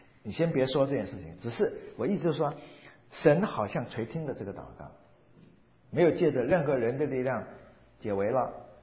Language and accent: Chinese; China; 因为在我们不单是我们中国人，全世界所有的人